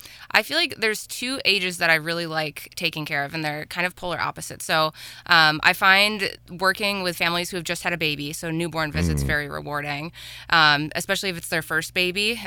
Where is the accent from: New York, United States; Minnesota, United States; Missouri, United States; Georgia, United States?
New York, United States; Livonia; So I'm local. I'm originally from Livonia, which is down off of Canisius Lake